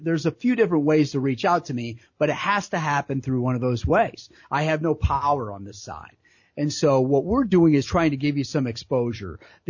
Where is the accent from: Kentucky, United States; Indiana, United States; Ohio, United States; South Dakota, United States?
Ohio, United States; Pemberville; Growing up in Pemberville, Ohio, we're not sophisticated, we're not fancy.